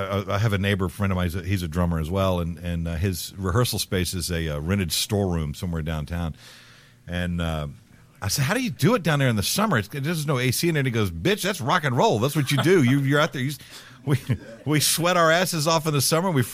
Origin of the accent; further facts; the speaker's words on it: Texas, United States; I'm originally from South Texas, so I was flying out to Austin.